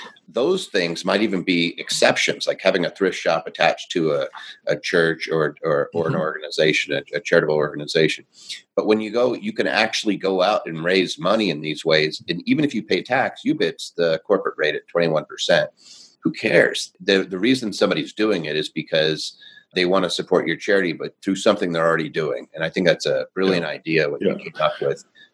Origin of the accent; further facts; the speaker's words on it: Seattle, Washington, United States; And you'd say, "Hey, in Seattle," I'm from Seattle.